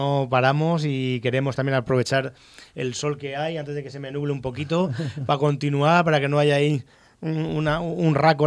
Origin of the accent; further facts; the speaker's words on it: Elche, Valencian Community, Spain; hoy pues toca localizaciones en Elche, en mi tierra, en mi casa.